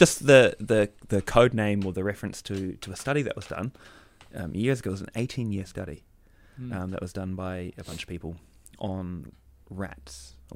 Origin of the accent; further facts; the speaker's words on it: Waiheke Island, Auckland, New Zealand; I grew up on Waiheke Island, So it was really nice.